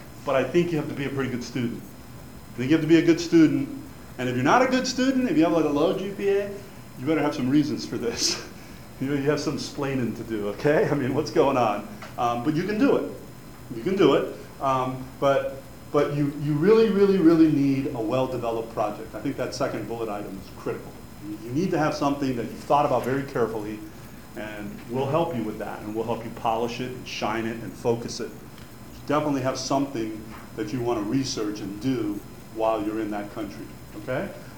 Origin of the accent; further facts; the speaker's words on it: Cuba; born there; first language Spanish; English is a second language; I was born in Cuba. I'm a native speaker of Spanish.